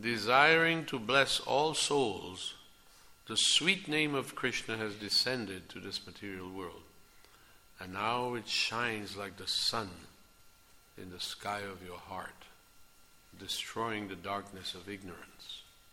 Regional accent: Trinidad & Tobago; I'm from Trinidad. Trinidad and Tobago is one country but two little islands in the Caribbean.

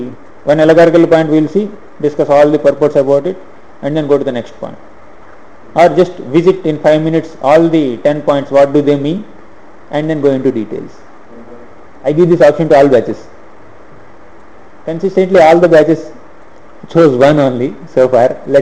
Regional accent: Andhra Pradesh, India; From my childhood till now, I was born in Andhra, childhood till now, the number of churches have been increased a lot in the place, locality where I am staying only.

